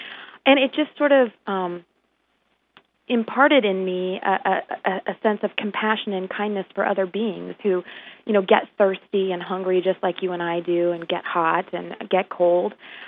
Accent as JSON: {"language": "English", "region": "Kansas", "country": "United States", "tie": "born or raised there", "said": "Well, I think I'm your average American. I grew up in Kansas. I ate meat and went to the rodeo"}